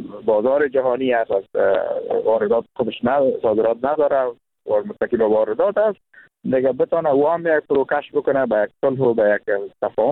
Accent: Kunduz, Afghanistan; ما هم جزء از افغانستان هستیم، مردم قندوز متضرر شدیم

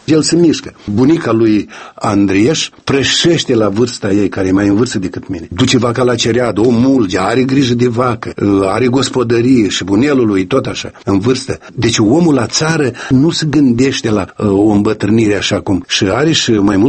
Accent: Fântâna Albă, Edineț District, Moldova; Nu, niciodată în satul meu, Fântâna Albă, și în toate satele, eu nu țin minte, ferească Dumnezeu să îmbla cineva în satul meu cu cerutul.

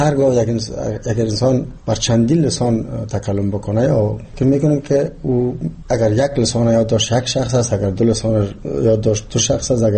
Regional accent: Jalalabad, Nangarhar, Afghanistan; born there; من خودم یک تاجک و که از پنجشیر، پدر مادرم از پنجشیر است، ولی من در جلال‌آباد تولد شدم. ولی من افتخار میکنم هر دوی زبان بر من زبان مادریم است.

